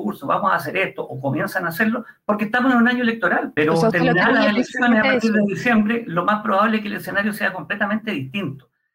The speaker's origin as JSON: {"language": "Spanish", "country": "Chile", "said": "Yo sé que esto tiene un costo y hay que asumirlo como chileno, como patriota y convencido de que Chile es un gran país y debe seguir siéndolo."}